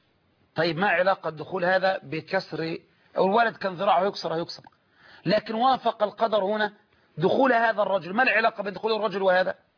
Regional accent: Egypt; يعني اللي احنا بنسميه عندنا في مصر بالعامية مطهر

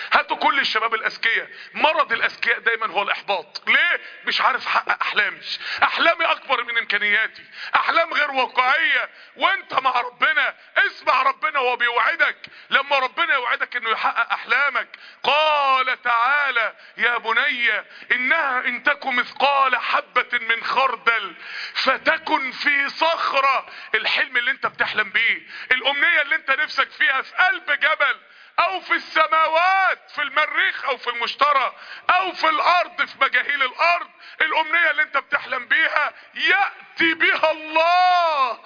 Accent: Mansoura, Dakahlia, Egypt; من عندنا من المنصورة اللي كان فتح القهوة دي

